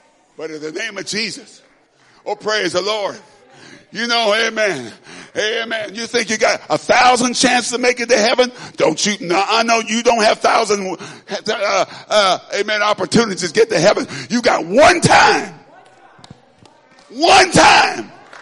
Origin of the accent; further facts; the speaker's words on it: Chicago, Illinois, United States; I'm from Chicago. I'm going to start making my own rules.